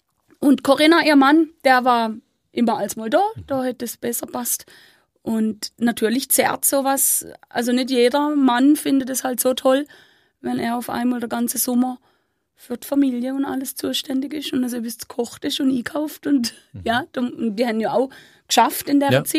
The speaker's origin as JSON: {"language": "German", "region": "Baden-Württemberg", "country": "Germany", "tie": "born or raised there", "said": "ich bin Süddeutsche, nicht gebürtig von hier vom Bodensee. Mhm. Komme eigentlich aus der Nähe von Fribourg."}